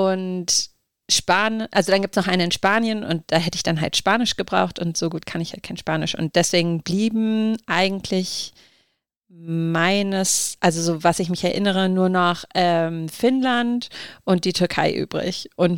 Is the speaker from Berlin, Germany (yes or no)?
yes; Berlin, Germany; born there; Also ich komme gebürtig aus Berlin.